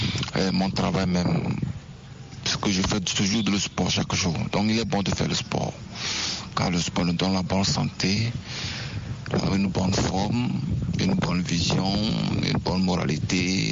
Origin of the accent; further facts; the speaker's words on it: Togo; je suis artiste, promoteur, journaliste et entrepreneur. Et je suis togolais.